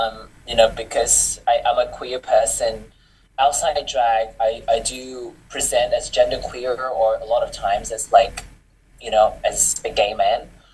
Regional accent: Malaysia; growing up in Malaysia

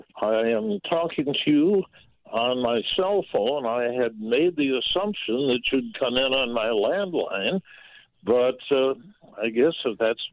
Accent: Clintonville, Wisconsin, United States; also born or lived in Green Bay; Well, although I was born in Green Bay, I grew up in Clintonville, Wisconsin.

